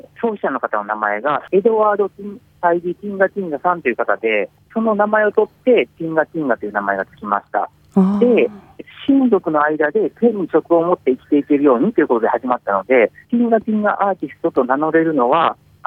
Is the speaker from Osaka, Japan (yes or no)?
no; Kyoto, Japan; 地元が京都なもので、京都の地元に帰るときに